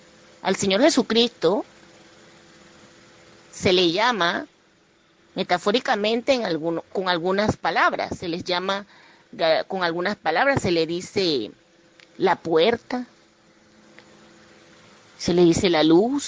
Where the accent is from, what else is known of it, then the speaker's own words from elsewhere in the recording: Panama; de Panamá.